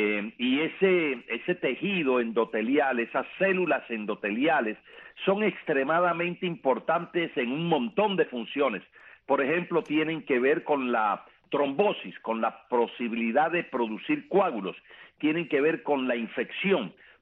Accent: Cuba; mis compatriotas cubanos y a mi tierra

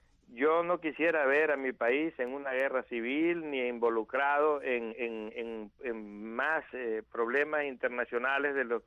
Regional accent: León, Nicaragua; la ciudad de León … de donde yo soy originario

